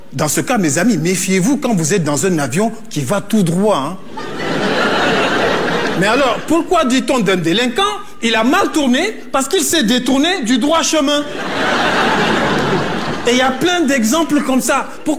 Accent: Niger

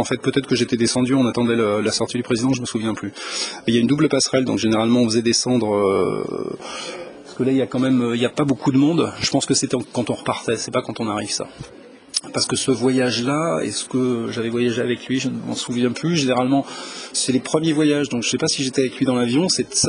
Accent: France; nous, en tant que Français

